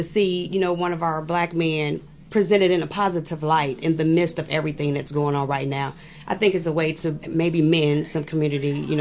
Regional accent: Chicago, Illinois, United States; Actually, technically Chicago, but I've been this way for a while.

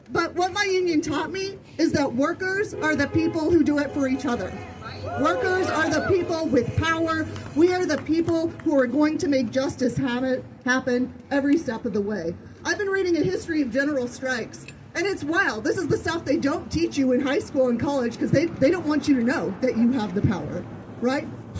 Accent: Kansas, United States; But I grew up in Kansas, which is a pretty conservative place.

